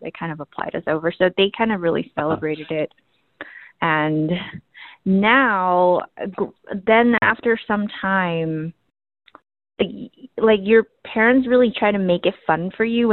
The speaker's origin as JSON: {"language": "English", "country": "Hong Kong", "tie": "born or raised there", "said": "when I grew up in Hong Kong"}